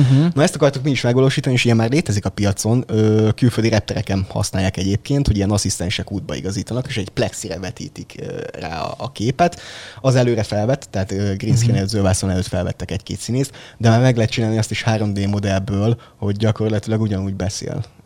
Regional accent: Hungary; Egyrészt arra is, hogy magyarok vagyunk

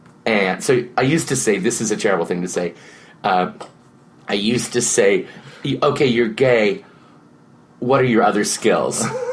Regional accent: Seattle, Washington, United States; So, I grew up in Seattle, which was very multicultural, a word I hate, and that wasn't even a word then.

